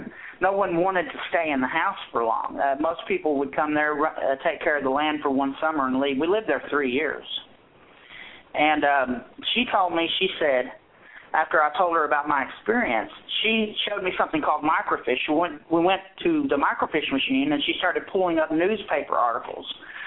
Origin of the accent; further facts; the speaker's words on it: Louisiana, United States; I'm Cajun.